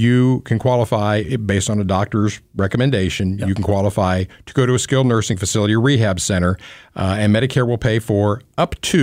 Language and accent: English; Missouri, United States; you know, I'm from Missouri.